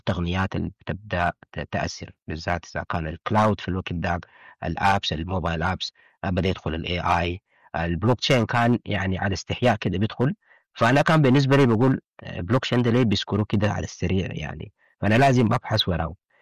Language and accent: Arabic; Omdurman, Khartoum, Sudan; born there; also born or lived in UAE / France; الباك جراوند بتاعي في هندسه الاتصالات، من مواليد ام درمان، ويعني عشت معظم حياتي في الامارات